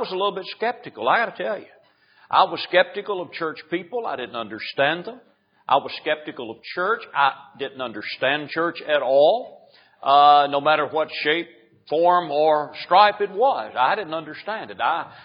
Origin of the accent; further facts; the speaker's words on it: Louisville, Kentucky, United States; Christ was unknown in the home that I grew up in Louisville, Kentucky. I grew up in a home that was broken by divorce and broken by religion.